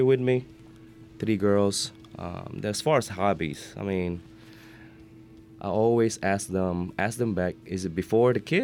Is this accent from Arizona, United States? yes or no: yes; Tucson, Arizona, United States; also born or lived in Philippines; So I was born in Philippines, about a hometown in Tucson, Arizona, graduated high school there back in 96.